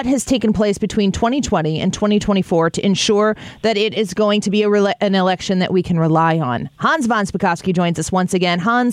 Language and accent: English; Illinois, United States; And then over to my home state, Illinois, ranked number 41 out of 50, not doing so hot.